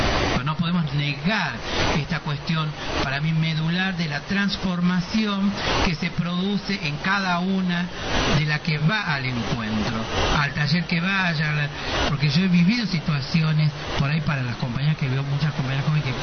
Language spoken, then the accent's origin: Spanish; Salta, Argentina; Yo que vengo de la provincia de Salta, soy salteña, digamos, hay que entender ese contexto.